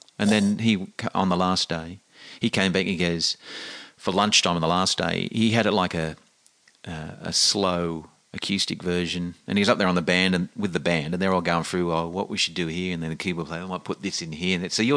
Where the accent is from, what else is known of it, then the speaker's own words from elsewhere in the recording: Australia; I went, hey, I'm from Australia